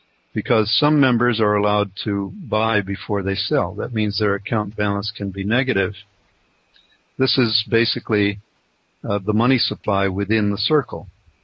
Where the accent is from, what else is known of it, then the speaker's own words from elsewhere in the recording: Tucson, Arizona, United States; a trade exchange in my hometown of Tucson